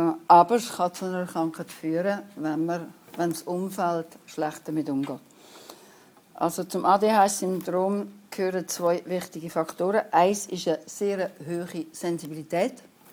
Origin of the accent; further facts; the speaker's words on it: Aargau, Switzerland; Und 1980 bin ich zurückgekommen nach Königswalde, also in Aargau, in meinem Heimatkanton.